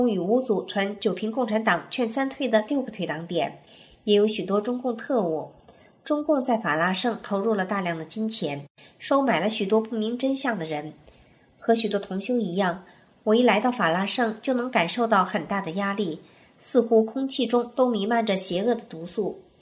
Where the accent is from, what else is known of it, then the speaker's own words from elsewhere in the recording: Northeast China, China; 我们都是东北人，我先生就是黑龙江的